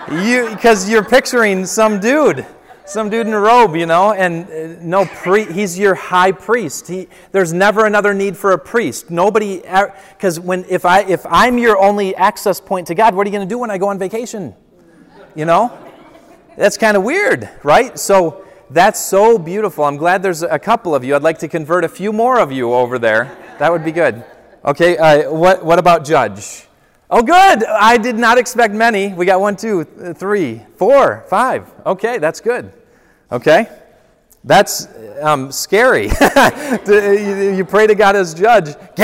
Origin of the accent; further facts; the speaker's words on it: England, United Kingdom; I'm English